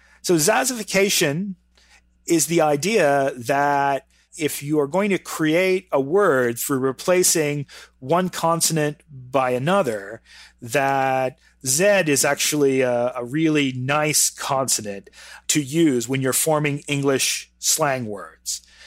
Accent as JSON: {"language": "English", "country": "Canada", "said": "I'm Canadian"}